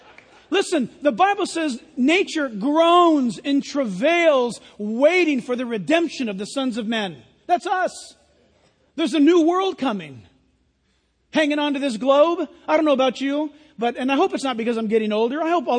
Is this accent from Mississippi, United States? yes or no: no; California, United States; When I grew up in Orange County, we used to be able to ride our bikes all over the place to the beach, to Irvine Park